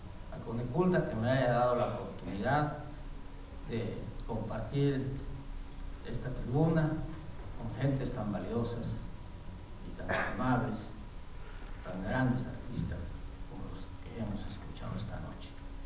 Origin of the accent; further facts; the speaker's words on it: Mexico; El único mexicano soy yo